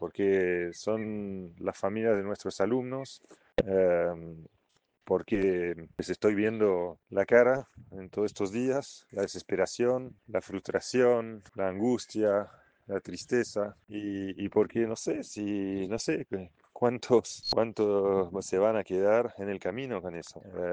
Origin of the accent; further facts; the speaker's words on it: Normandy, France; yo soy originario de Normandía, entre Roanne y El Havre, un pueblito al medio, que está pueblo sobre el río Sena.